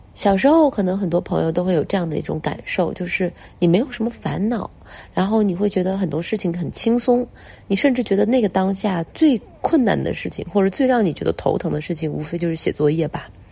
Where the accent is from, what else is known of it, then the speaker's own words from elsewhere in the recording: Northeast China, China; 就是有些时候像我们东北人可能会说哎，这个人做事特别清凉啊